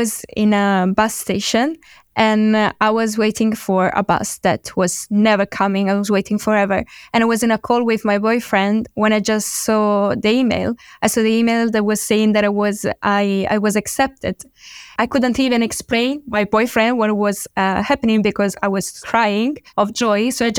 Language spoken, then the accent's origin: English; Milan, Lombardy, Italy; English is a second language; also born or lived in Romania; I was born in Romania, but I moved in Italy when I was just 4. So I basically grew up in Milan, where I also studied